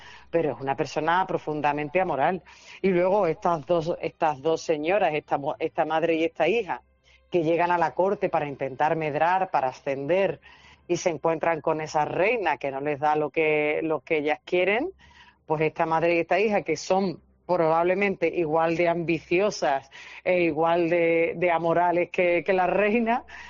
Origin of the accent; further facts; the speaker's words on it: Cádiz, Andalusia, Spain; Venimos de donde venimos desde Cádiz y en general desde